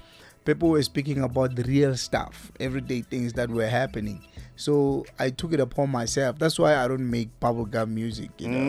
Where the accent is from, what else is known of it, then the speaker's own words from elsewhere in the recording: Rapahla, Limpopo, South Africa; I'm from and I was born in Limpopo province, Kukune district, Rapahla village, Makunutamara municipality, Rapahla, next to the mountains there, next to a school called Mandla High School. There was nothing special about the village.